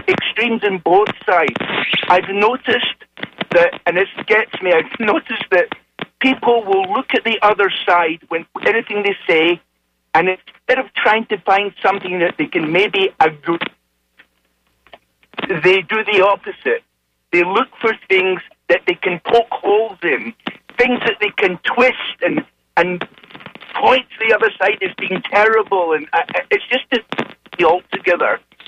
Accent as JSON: {"language": "English", "region": "Scotland", "country": "United Kingdom", "moved": "yes", "lives_now": "United States", "said": "It's my first-time caller. I originate from Scotland. I'm an American citizen now."}